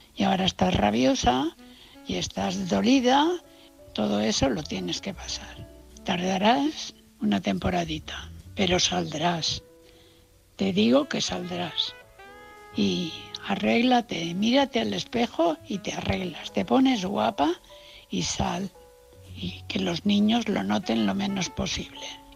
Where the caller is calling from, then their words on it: Valencia, Valencian Community, Spain; de Valencia.